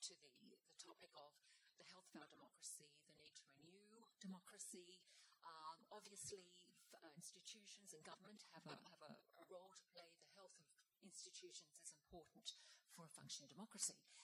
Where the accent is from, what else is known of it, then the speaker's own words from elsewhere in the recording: Australia; moved away; also born or lived in United Kingdom; I simply make the observation that I lived overseas as an Australian. I lived overseas for nearly 2 decades, 20 years, and came back to Australia about 10 years ago. So, in fact, I left Australia sort of early 90s.